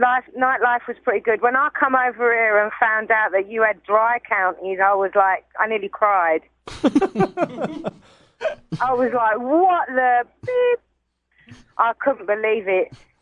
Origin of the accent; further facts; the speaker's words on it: London, United Kingdom; I wouldn't get punched. I'm from London. I'm hard.